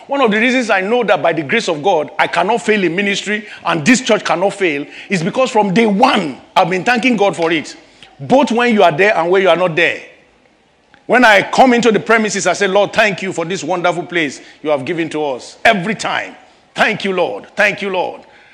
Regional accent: Kogi, Nigeria; When I say I'm from Kogi State, they say, "Ah, is that the one that is around?"

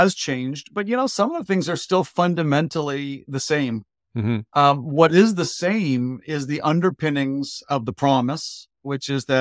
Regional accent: California, United States; I grew up in California and ended up going to Stanford as an undergrad.

